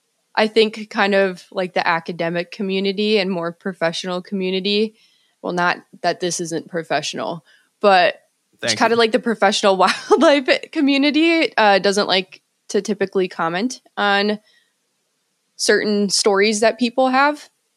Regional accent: Illinois, United States; moved away; So I grew up in Northern Illinois, and I don't really know exactly when it started, but I have always had this deep fascination with animals, but wolves specifically. And in Illinois, we really don't have wolves. So as soon as I could, I moved to Montana

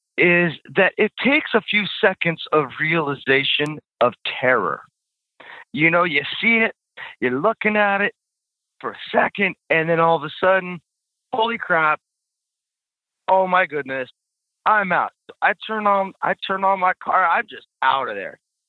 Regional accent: California, United States; I'm from California, man.

